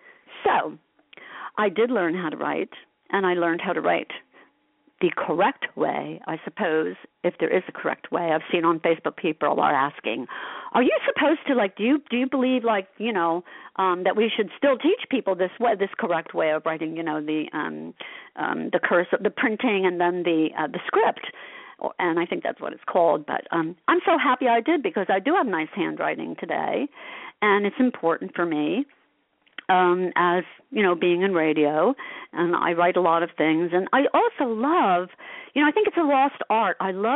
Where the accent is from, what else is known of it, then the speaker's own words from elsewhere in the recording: Asbury Park, New Jersey, United States; I'm currently working on a documentary of growing up in Asbury Park during the 60s and all about the music scene.